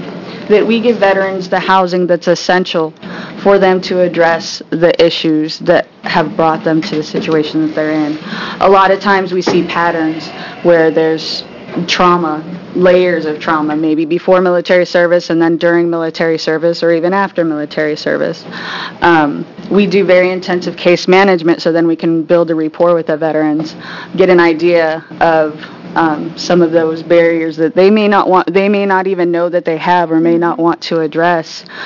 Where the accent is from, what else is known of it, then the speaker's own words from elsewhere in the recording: Eugene, Oregon, United States; I'm from Eugene, Oregon, and I am an Army veteran.